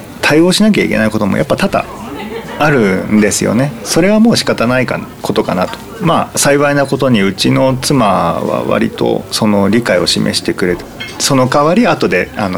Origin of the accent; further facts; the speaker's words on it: Kanto, Japan; たまにやっぱり僕地元が関東圏なんで